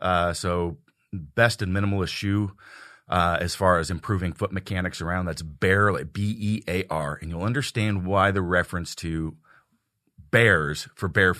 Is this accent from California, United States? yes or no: yes; California, United States; also born or lived in Oregon; All over the wilderness of Northern California and Eastern Oregon.